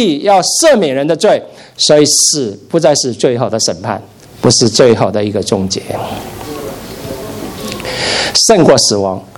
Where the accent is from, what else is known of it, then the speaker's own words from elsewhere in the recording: China; 而我们中国人看着什么都是吃的，什么都要占为己有